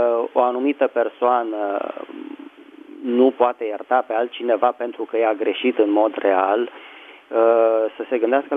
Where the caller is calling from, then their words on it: Bucharest, Romania; din București.